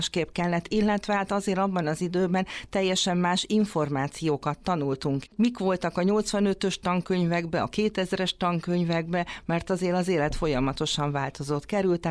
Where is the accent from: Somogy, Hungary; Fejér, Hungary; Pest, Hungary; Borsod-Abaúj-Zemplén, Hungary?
Pest, Hungary; Szentendre; én Szentendrén nőttem fel, 32 éves koromig ott is laktam